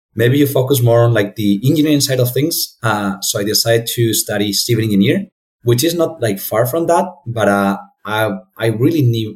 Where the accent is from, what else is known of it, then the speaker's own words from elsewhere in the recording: Madrid, Community of Madrid, Spain; English is a second language; also born or lived in Asia; So I decided to come back to Europe, to my home country, which by the way is Spain, today I'm connecting from Madrid, although I have been living in Asia for quite a few time.